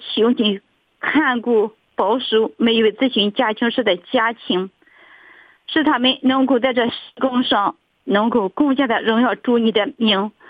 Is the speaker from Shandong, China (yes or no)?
yes; Qingdao, Shandong, China; 我是青岛的